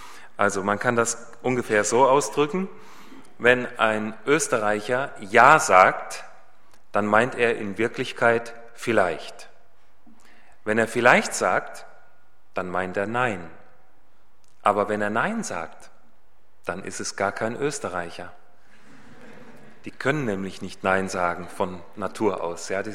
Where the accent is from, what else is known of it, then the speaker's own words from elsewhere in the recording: Hesse, Germany; ich komme aus Hessen ursprünglich. Ich bin also hier geboren und aufgewachsen